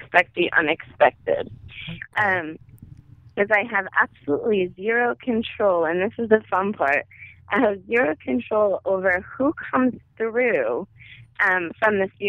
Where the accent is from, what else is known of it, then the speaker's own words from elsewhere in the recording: Brooklyn, New York, United States; accent: Brooklyn; You'll hear it in my accent as I read for you.